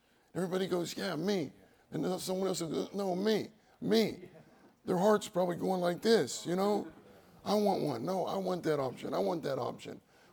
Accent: Pittsburgh, Pennsylvania, United States; now in California, United States; Believe it or not, I grew up in Pittsburgh. I used to be like that. But when you move to California and you stay there for a long time, your blood thins out fast.

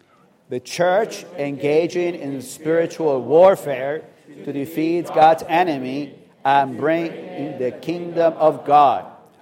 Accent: Newington, Connecticut, United States; I'm from Newington, Connecticut.

